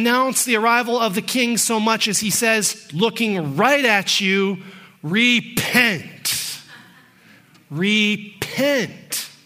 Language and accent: English; United States; now in Canada; Now, I'm an American, so I don't give a lot of consideration to royalty